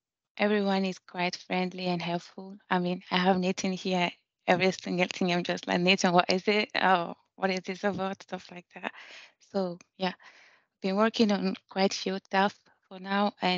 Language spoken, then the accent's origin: English; Burkina Faso; moved away as an adult; now in United Kingdom; I'm originally from Burkina Faso. It's in West Africa. It's a French-speaking country. So I moved from Burkina Faso to Glasgow to study as environmental civil engineering. I study at Glasgow Caledonian University.